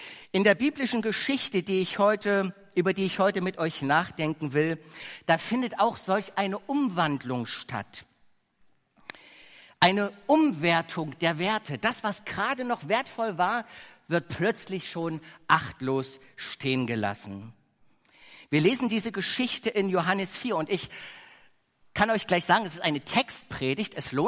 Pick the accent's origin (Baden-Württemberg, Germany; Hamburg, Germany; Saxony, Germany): Saxony, Germany; Dresden; ein Kind der ehemals russischen Besatzungszone. Und ich bin im Osten groß geworden, im Osten von Deutschland. Und mir werden einige Erinnerungen an meine Kindheit unvergessen bleiben, wenn ich daran denke, wie wir als Familie immer von Dresden aus